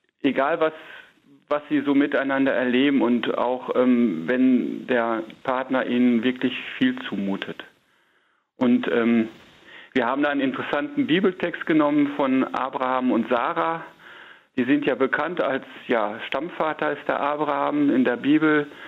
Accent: North Rhine-Westphalia, Germany; born there; Also der Münsterländer, ich bin gebürtig aus Münsterland

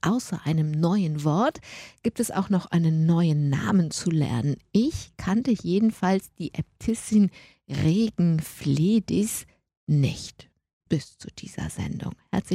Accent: North Rhine-Westphalia, Germany; Der schnelle Brüter von Kalka, ganz nah bei meinem Heimatdorf, war als Kind für mich?

